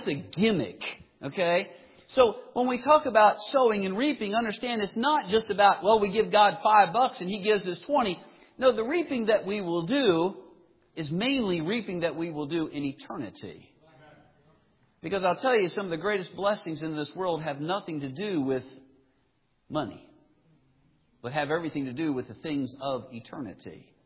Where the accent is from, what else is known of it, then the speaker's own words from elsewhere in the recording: Pennsylvania, United States; I grew up in Pennsylvania, and we had two big gardens that we would take care of every year.